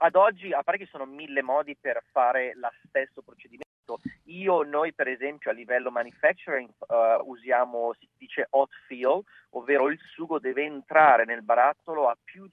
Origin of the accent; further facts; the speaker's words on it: Milan, Lombardy, Italy; noi siamo di Milano